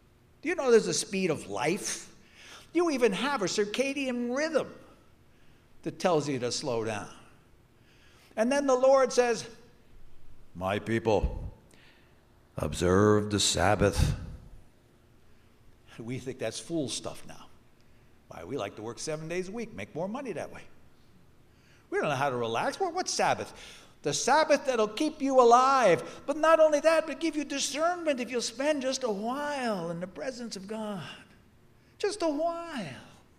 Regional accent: New York City, New York, United States; I come from New York. It's crazy in New York.

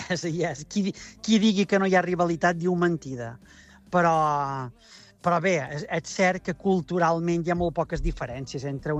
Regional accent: Es Mercadal, Balearic Islands, Spain; jo som des Mercadal

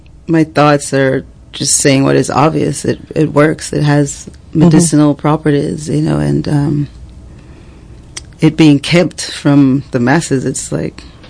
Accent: Jamaica; I was born in Jamaica and raised in Jamaica

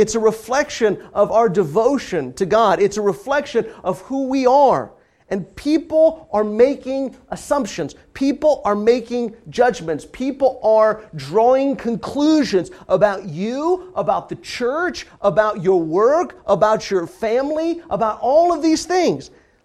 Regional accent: Kansas, United States; I grew up in Kansas, and the Lord's church is very few and far between up there

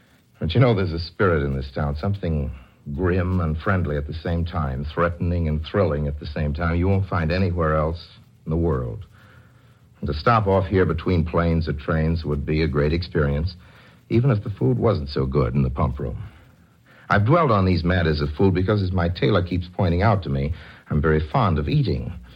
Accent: Chicago, Illinois, United States; Actually, I'm very glad to be in Chicago. That's by way of being my hometown, you know.

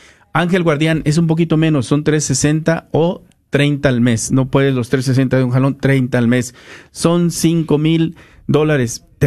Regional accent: Guerrero, Mexico; Está casado con una de mi tierra, de allá de Guerrero.

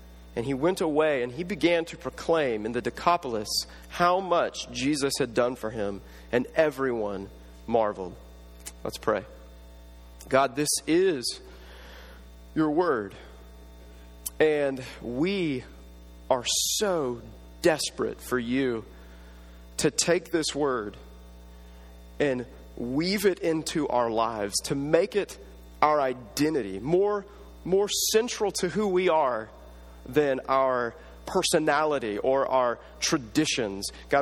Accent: Kansas, United States; I'm from Kansas originally, married into the East Coast, and I have embraced that term

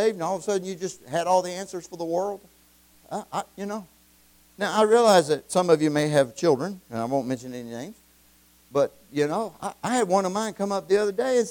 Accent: the South, United States; accent: southern; That is my southern accent.

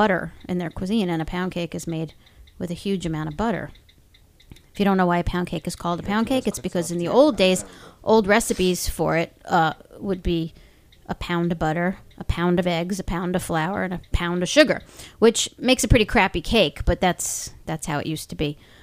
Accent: United States; And I'm American. I don't speak metric.

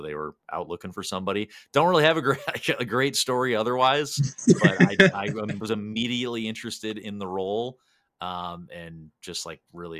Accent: Milwaukee, Wisconsin, United States; I'm from Milwaukee area, and I wouldn't say that's like the hotbed of hockey talent in Wisconsin.

